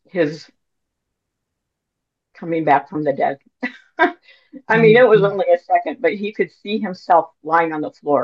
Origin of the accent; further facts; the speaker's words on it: Terre Haute, Indiana, United States; I grew up in Terre Haute, Indiana. You know, then my parents moved to Indianapolis.